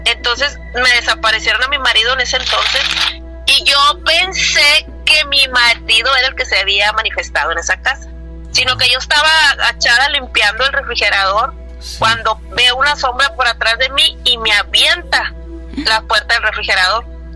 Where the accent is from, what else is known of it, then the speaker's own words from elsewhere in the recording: Piedras Negras, Coahuila, Mexico; now in Reynosa, Mexico; Soy de Coahuila, de Piedras Negras, Coahuila, pero radico en Reynosa, Tamaulipas.